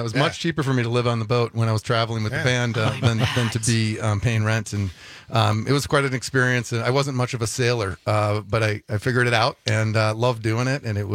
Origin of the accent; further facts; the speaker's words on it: Green Bay, Wisconsin, United States; I mean, I'm from Green Bay originally